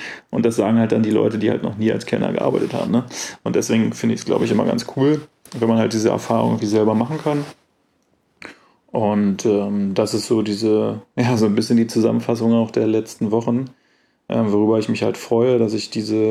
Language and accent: German; Germany; accent: German; German is a second language; now in Australia; Australiern da spreche, versuche ich mich anzustrengen, so zu reden, dass man vielleicht nicht sofort meinen deutschen Akzent bemerkt.